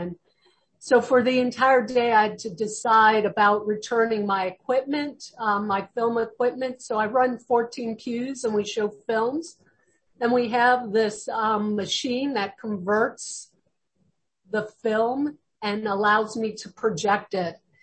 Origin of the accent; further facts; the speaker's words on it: Michigan, United States; I'm Native American, my tribe. I'm a tribal member of the Sault Ste. Marie, Michigan Ojibwe tribe.